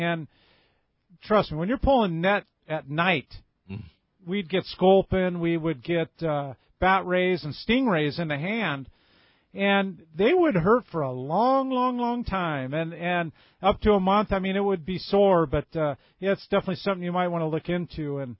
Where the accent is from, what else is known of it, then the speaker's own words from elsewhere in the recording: Hawaiian Gardens, California, United States; I grew up in the Hawaiian Gardens area. We'd ride our little bikes down to Seal Beach and Belmont Pier